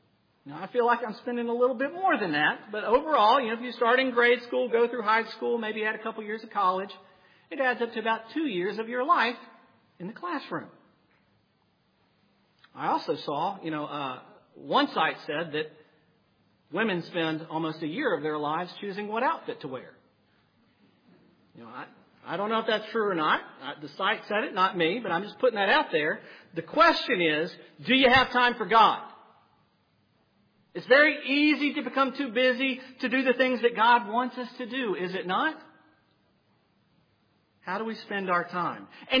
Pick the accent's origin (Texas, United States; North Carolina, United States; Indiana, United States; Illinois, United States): Texas, United States; Dallas; You know, I'm from Dallas, as some of you all know. We're still in the Bible Belt, so similar neck of the woods.